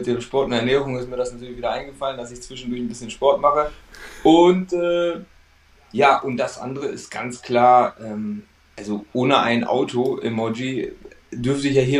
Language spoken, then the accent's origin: German; Portugal; Ich bin halt Portugiese und ja, ein Portugiese ist natürlich immer sehr, sehr stolz, so wie der Italiener, wie der Spanier, immer natürlich Portugiese zu sein.